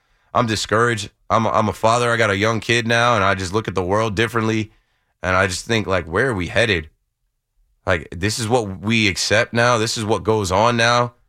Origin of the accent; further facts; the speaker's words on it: New Jersey, United States; I'm from the Shore area where, you know, you can see, we could see the smoke in the air from my bus stop.